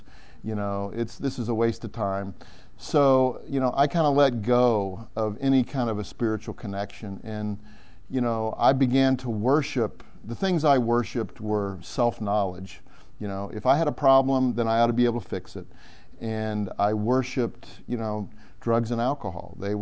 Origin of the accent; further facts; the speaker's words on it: Ohio, United States; I lived in Ohio. We grew up in Ohio.